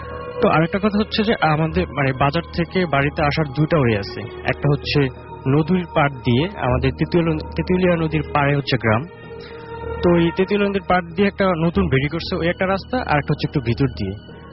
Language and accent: Bangla; Chhoto Monika, Barisal Division, Bangladesh; আমাদের গ্রাম হচ্ছে ভোলা জেলার বোরহানউদ্দিন উপজেলার ছোটমণিকা গ্রামে